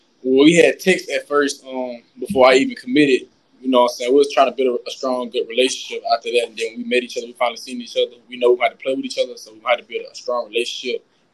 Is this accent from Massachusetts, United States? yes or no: no; Alabama, United States; I'm a person from Alabama, so you rarely see people offered from Ohio State.